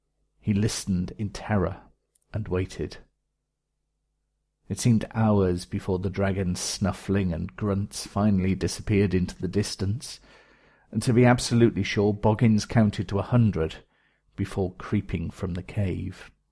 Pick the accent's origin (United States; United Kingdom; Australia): United Kingdom; And I do think maybe I should say something about Brexit, being a Brit myself